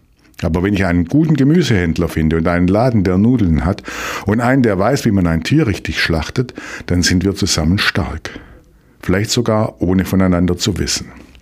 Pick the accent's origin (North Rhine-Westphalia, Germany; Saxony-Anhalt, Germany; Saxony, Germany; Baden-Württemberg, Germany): Baden-Württemberg, Germany; Ich bin Schwabe.